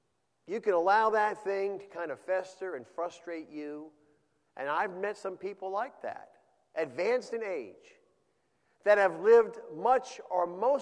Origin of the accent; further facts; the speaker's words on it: New Hampshire, United States; For years, as a young child, I grew up in New Hampshire, and still Boston.